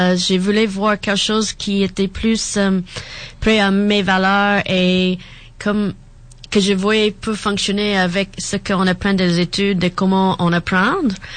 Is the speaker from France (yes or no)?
no; Pennsylvania, United States; first language English; French is a second language; moved away as an adult; also born or lived in Tennessee; Non, je viens pas d'ici. Comme vous pouvez attendre, je suis anglophone, donc je suis née aux États-Unis. J'ai passé les premiers 22 ans de ma vie aux États, premièrement en Pennsylvanie.